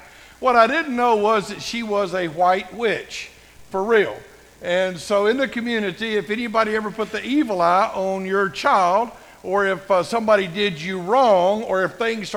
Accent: Tennessee, United States; I'm from Tennessee.

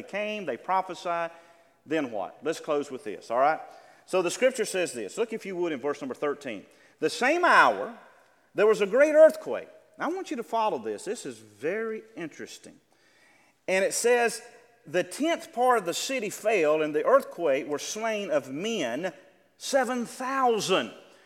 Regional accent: the South, United States; accent: southern; And that's my southern accent.

